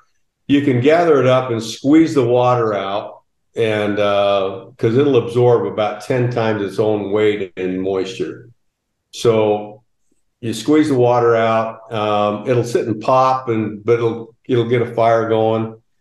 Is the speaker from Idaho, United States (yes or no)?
yes; Idaho, United States; also born or lived in Oregon; And I grew up in Idaho and Eastern Oregon, and we always had, you know, big barrels of diesel or whatever.